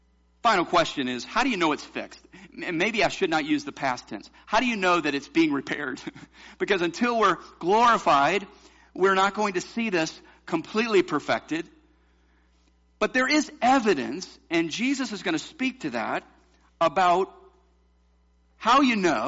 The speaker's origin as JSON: {"language": "English", "region": "the South", "country": "United States", "tie": "born or raised there", "said": "you know I grew up in the South. When I moved to New Hampshire, I was a youth pastor for a while."}